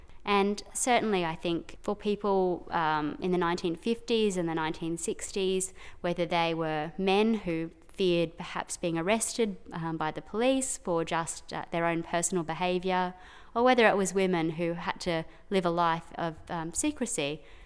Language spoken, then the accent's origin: English; Queensland, Australia; I grew up in Queensland in the 1980s